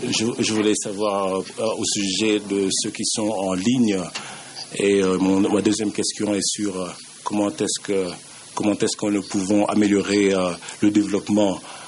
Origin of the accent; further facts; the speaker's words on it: Canada; Je viens du Canada et je représente du Canada.